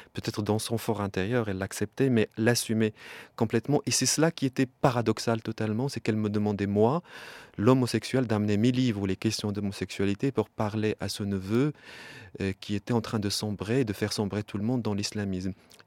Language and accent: French; Salé, Rabat-Salé-Kénitra, Morocco; quand j'étais petit au Maroc, à Salé, donc j'étais à côté de Rabat, dans cette famille pauvre, les années 70 et 80